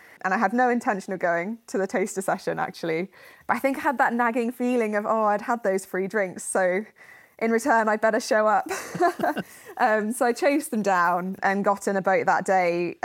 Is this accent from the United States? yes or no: no; Cambridge, East of England, United Kingdom; I grew up in Cambridge, so I knew a bit about the boat race, but I thought rowing was a stupid sport.